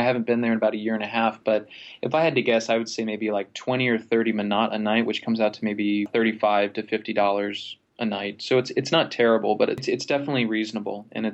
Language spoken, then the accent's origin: English; Florida, United States; I'm from Florida and America, and nothing is older than, what, 200-300 years old